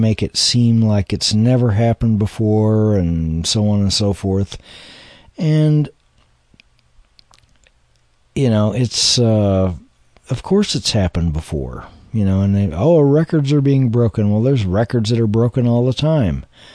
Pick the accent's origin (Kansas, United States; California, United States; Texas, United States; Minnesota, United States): Kansas, United States; I was born and raised in Kansas, and I lived quite a bit in Kansas.